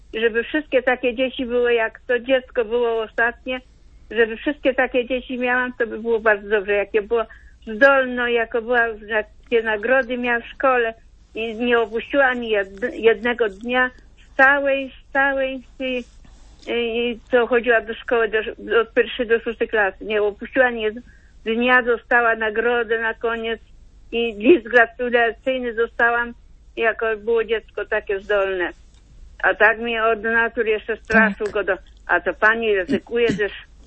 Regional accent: Subcarpathian Voivodeship, Poland; jestem z Podkarpacia, z decyzji tarnowskiej.

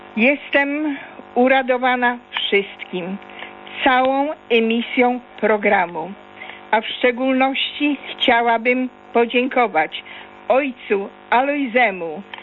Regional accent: Toruń, Kuyavian-Pomeranian Voivodeship, Poland; A jako Torunianka z parafii Chrystusa Króla w Toruniu

